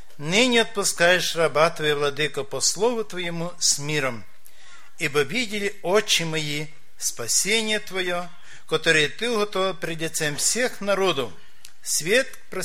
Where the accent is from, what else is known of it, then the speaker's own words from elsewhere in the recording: Novohrad-Volynskyi, Zhytomyr Oblast, Ukraine; Сам я из Киевского объединения Житомирской области, город Новгород-Волынский.